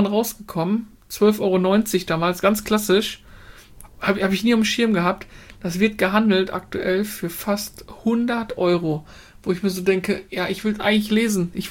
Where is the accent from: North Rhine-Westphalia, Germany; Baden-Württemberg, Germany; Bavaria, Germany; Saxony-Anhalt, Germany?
North Rhine-Westphalia, Germany; Essen; weil Düsseldorf eh schon mal schwierig ist als Essener, war es doch eine sehr, sehr weit entfernte andere Welt